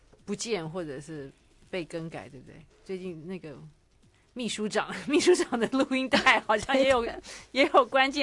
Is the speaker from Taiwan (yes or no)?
yes; Taiwan; 我们台湾人